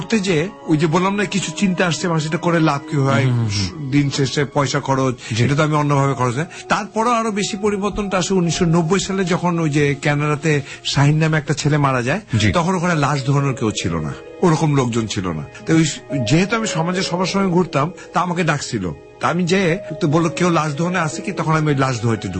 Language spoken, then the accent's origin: Bangla; Bangladesh; no, কারণ আমি যে বাংলাদেশি ইয়েতে বড় হয়েছি, কখনো তো আমি দেখিনি আমার বাবাকে কিচেনে যেতে